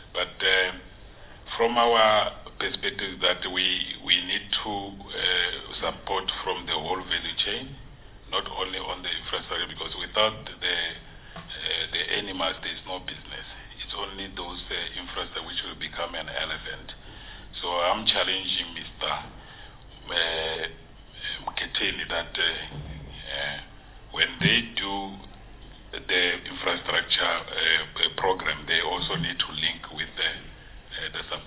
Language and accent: English; Limpopo, South Africa; I'm from the Valepia community in Limpopo, the Valepia